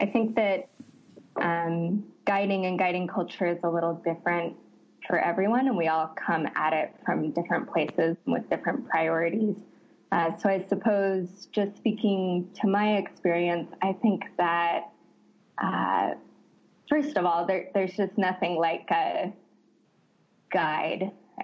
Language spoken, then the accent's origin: English; Idaho, United States; I grew up boating in Idaho. I grew up in northern Idaho. Boating was always our summer vacation.